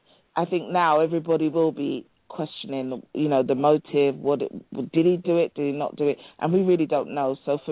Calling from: United Kingdom; From the UK.

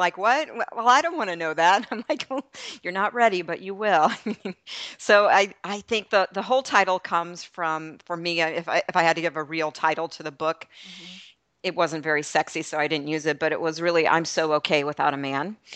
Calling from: Tampa, Florida, United States; So I'm calling from Tampa Bay, Florida. I've been a Tampa resident for 25 years. It's sunny and a bit cold here today for us.

